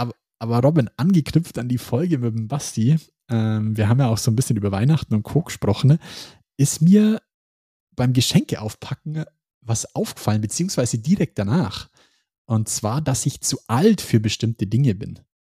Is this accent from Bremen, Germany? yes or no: no; Bavaria, Germany; Happy New Year oder wie man bei uns in Bayern sagt, gut's nice.